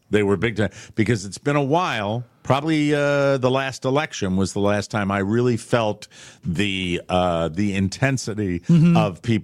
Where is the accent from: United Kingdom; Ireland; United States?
Ireland; I'm an Irishman. Politics are in my blood.